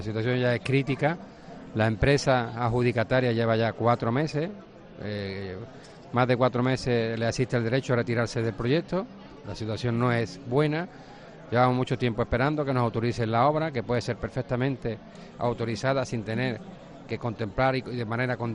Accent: Andalusia, Spain; nadie como los andaluces sabemos hacer.

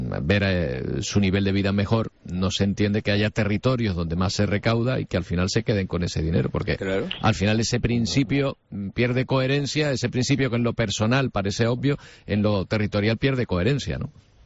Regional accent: Canary Islands, Spain; aquí como canario

